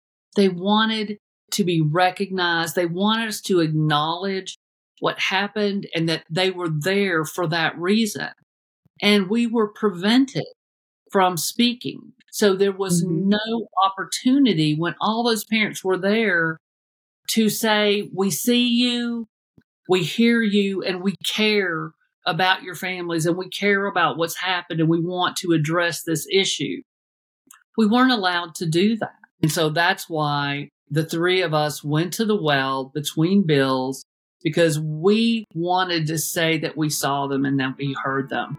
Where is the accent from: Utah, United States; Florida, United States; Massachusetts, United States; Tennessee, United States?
Tennessee, United States; Knoxville; I'm from Knoxville, Tennessee.